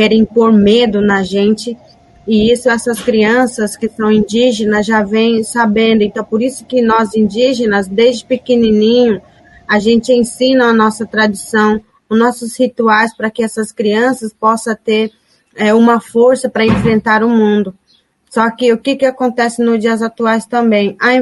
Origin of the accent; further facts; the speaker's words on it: Amambai, Mato Grosso do Sul, Brazil; now in Dourados, Brazil; Minha aldeia se chama Guapuú, fica no município de Amambai. Atualmente, eu moro na cidade de Dourados, porque eu estou cursando o curso de gestão ambiental.